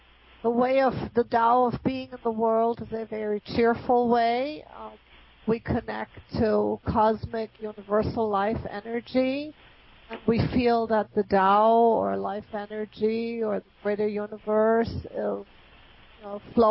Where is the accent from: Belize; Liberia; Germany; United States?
Germany; I grew up in Germany.